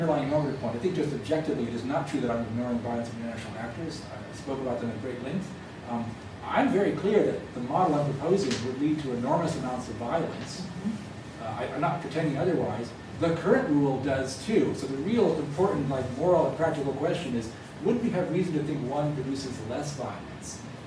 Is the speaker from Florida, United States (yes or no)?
no; California, United States; I'm from California, and suddenly the marginal fringe California independence movement got much larger, and people were freaked out.